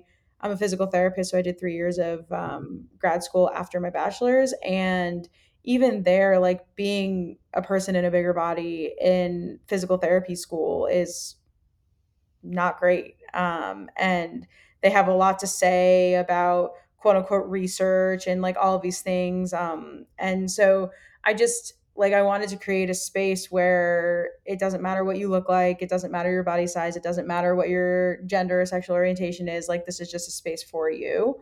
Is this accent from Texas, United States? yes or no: yes; Austin, Texas, United States; I grew up in Austin. So I was here all of my formative years.